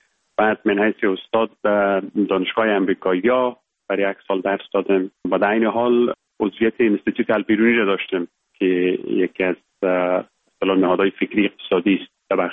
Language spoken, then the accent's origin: Persian; Khost wa Fereng, Baghlan, Afghanistan; born there; moved away as an adult; also born or lived in Kabul / England; ما در ولایت بغلان متولد شدیم، یکی از ولسوالیهایش خوست و فرنگ نام داره. صنف 7 مکتب یا صنف 8 مکتب و بعد لیسه استقلال کابل در خواندیم. زمینه تحصیل مساعد شد که بعد از صنف 12 بیایم به انگلستان،